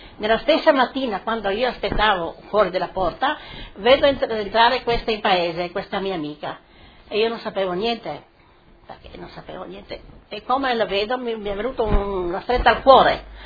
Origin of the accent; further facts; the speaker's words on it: Pregara, Istria County, Croatia; born there; sono nata a Pregara, al comune del Pinguente, il giorno 12 del 2 1924.